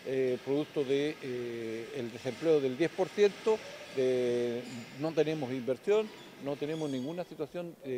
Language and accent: Spanish; Biobío, Chile; nosotros que somos región del Biobío en lo particular